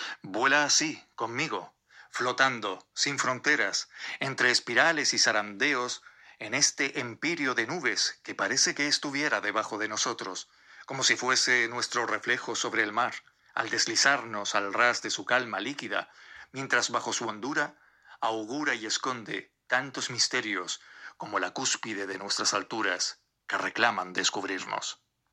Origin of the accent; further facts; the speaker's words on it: Canary Islands, Spain; Soy de Gran Canaria y les voy a recitar pues otro poema de mi cosecha